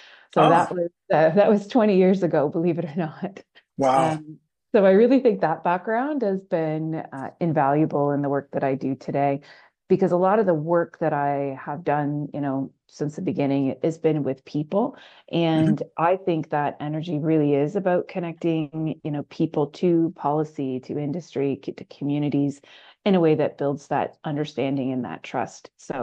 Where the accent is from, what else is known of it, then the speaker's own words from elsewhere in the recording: Saint John, New Brunswick, Canada; I'm from New Brunswick. I grew up in St. John